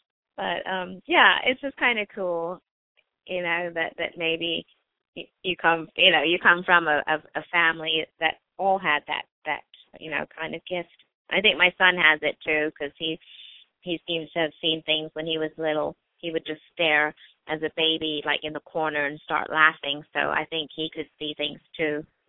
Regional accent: Denmark; Yeah, I'm originally from Denmark

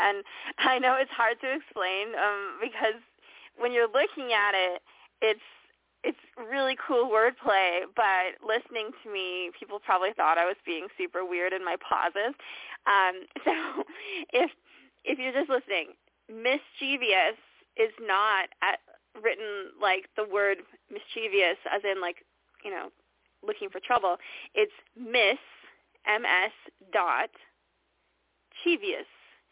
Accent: Canada; I know that this is because he's playing with me because I'm Canadian

